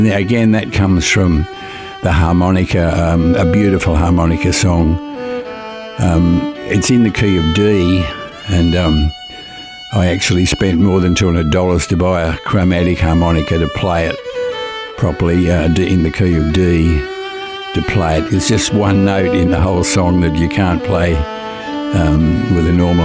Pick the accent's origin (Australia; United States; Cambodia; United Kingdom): Australia; Marrickville, New South Wales; born there; I was born in Marrickville 84 years ago, so a long time ago.